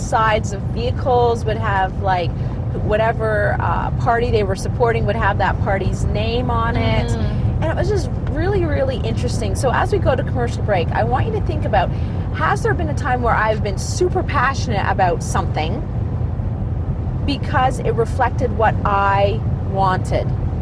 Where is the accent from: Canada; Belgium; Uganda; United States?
Canada; we're from Canada.